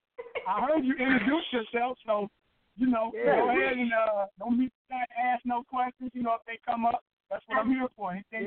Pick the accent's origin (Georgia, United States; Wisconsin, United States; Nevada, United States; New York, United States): Wisconsin, United States; Milwaukee; also born or lived in Jackson, Michigan; now in Green Bay, United States; Well, I'm from Jackson, Michigan, but moved at a very young age to Milwaukee, Wisconsin, where most of my family live at currently